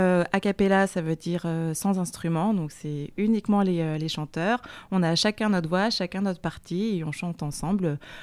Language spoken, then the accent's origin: French; Rennes, Brittany, France; also born or lived in Lyon; now in Cossé-le-Vivien, France; Mais je suis originaire de Rennes.